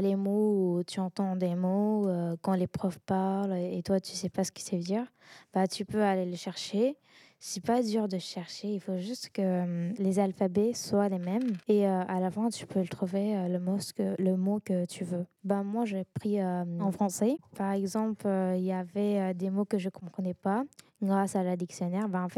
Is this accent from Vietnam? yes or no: no; Azerbaijan; French is a second language; Je viens d'Azerbaïdjan. Je sais parler dans trois langues, azerbaïdjan, turc et français.